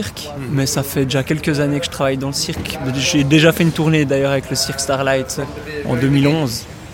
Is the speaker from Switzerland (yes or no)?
yes; Switzerland; Et moi, je suis suisse.